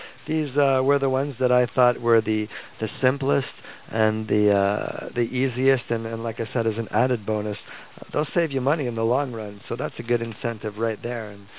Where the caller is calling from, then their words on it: Montreal, Quebec, Canada; I'm transmitting from Montreal.